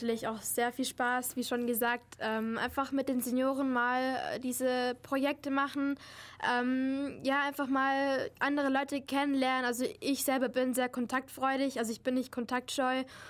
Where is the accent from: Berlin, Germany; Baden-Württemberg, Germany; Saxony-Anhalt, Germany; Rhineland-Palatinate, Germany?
Baden-Württemberg, Germany; Ulm; Ich komme ursprünglich aus Italien, Sizilien. Meine Eltern sind beide Italiener und ich bin hier in Ulm geboren und auch hier aufgewachsen sozusagen.